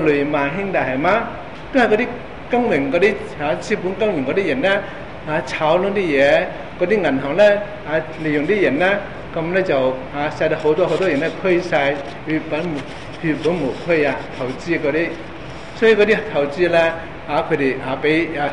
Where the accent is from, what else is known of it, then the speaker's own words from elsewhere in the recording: Hong Kong; 那么我们香港人就、啊、买回他的债啦，